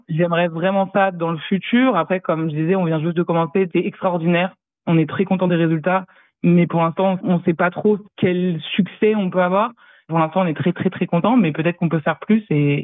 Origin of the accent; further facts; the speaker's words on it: France; now in Sydney, Australia; On est à Sydney, on est français